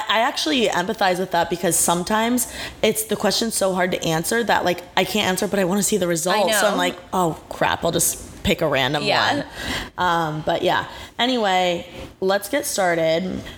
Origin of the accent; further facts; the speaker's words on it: Indiana, United States; In Indiana, I'm from Indiana, and they have, like, no stores.